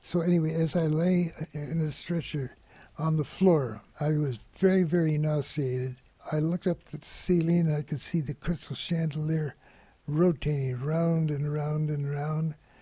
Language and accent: English; Long Beach, California, United States; It was wonderful. I can remember living in Long Beach, going through junior high school, graduating from Woodrow Wilson High School.